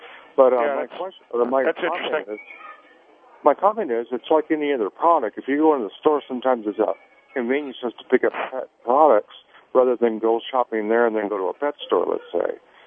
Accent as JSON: {"language": "English", "town": "Fullerton", "region": "California", "country": "United States", "tie": "born or raised there", "moved": "yes", "lives_now": "Reno, United States", "said": "I'm calling from Reno, Nevada, and I grew up in Fullerton"}